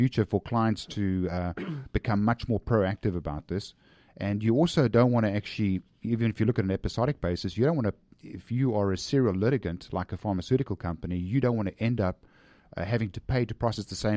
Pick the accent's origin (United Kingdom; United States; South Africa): South Africa; born there; first language Afrikaans; English is a second language; I was born in South Africa, so my favorite passwords are typically in Afrikaans, which is my mother tongue